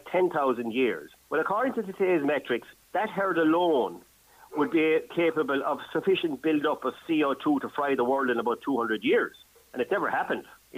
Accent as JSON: {"language": "English", "country": "Ireland", "said": "I'm an Irishman"}